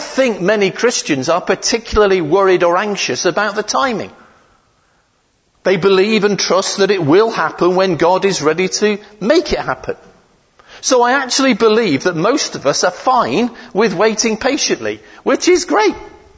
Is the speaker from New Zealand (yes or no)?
no; United Kingdom; Or perhaps, being typically British, if I'm allowed to say that, meh, not really.